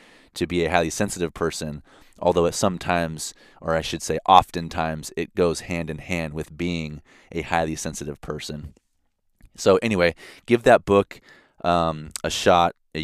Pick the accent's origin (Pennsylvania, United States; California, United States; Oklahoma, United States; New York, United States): California, United States; cause I'm from the Bay Area and it's like, I never see the same person twice as well.